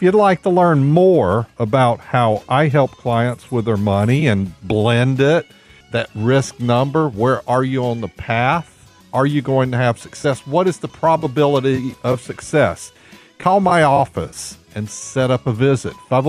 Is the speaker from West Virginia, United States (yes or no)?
no; Hattiesburg, Mississippi, United States; Hattiesburg. I grew up in Hattiesburg area